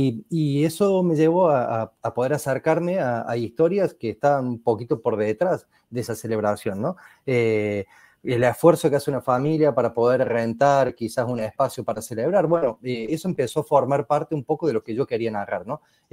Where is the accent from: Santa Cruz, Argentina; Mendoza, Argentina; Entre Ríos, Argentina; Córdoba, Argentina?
Córdoba, Argentina; Yo vengo de Córdoba, Argentina, empecé a trabajar de unos 15, 16 años en un videoclub, en un barrio periférico de Córdoba.